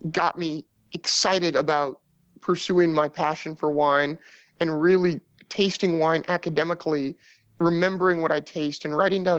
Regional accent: Petaluma, California, United States; I was born and raised in Petaluma, California, which is in Sonoma County.

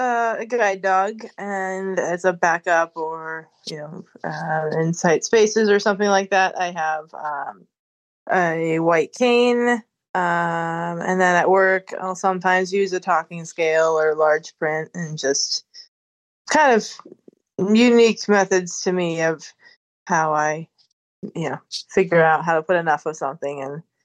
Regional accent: Connecticut, United States; born there; I was born in Connecticut, and the first of my brain tumors was discovered when I was 9 months old.

